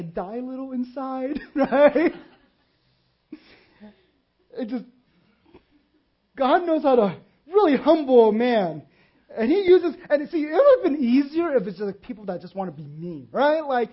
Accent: the South, United States; I come from the South, so you know when they say that, it's not a compliment.

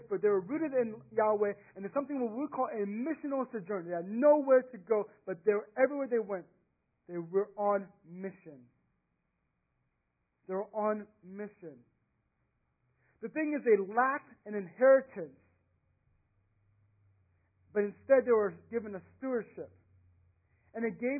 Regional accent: Texas, United States; My roots are in Texas. I grew up in Texas. I went to school in Texas. I thought I was going to raise my family in Texas.

